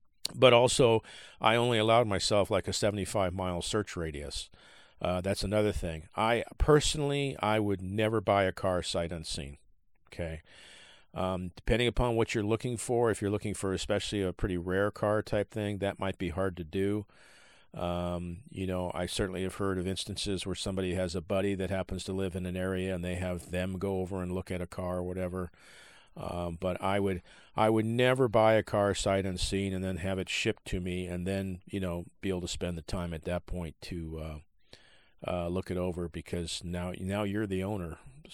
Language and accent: English; West Coast, United States; I'm on the West Coast, and I've lived here all my life, born and raised on the West Coast.